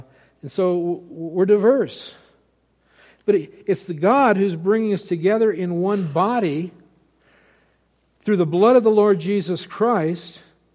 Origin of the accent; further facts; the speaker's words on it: the South, United States; You know, I was talking before church about growing up in the South back in the days of segregation.